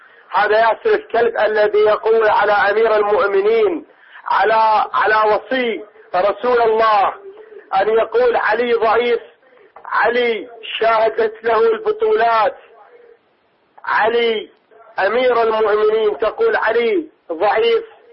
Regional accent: Iraq; وأنا شيعي من العراق.

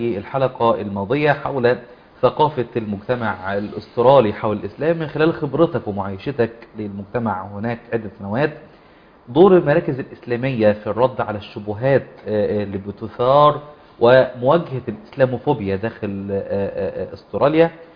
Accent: Egypt; وهم أيضا يرددونها عندنا في مصر وفي الدول المسلمة

